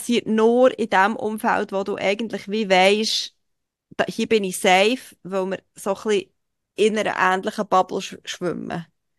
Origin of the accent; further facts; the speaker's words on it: Switzerland; für mich als Schweizerin